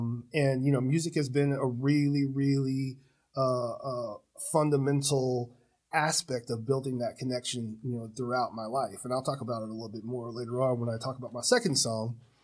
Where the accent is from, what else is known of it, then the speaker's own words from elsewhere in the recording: Midwest, United States; You know, I grew up Black in the Midwest